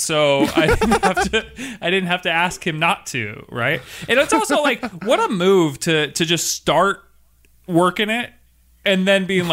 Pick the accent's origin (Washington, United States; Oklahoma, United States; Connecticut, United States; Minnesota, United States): Washington, United States; Seattle; I'm from Seattle, and so I think that that's just my default.